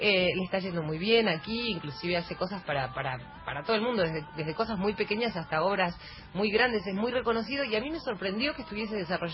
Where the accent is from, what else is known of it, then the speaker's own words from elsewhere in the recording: San Antonio de Areco, Buenos Aires Province, Argentina; soy de un pueblo de la provincia de Buenos Aires que se llama San Antonio de Areco.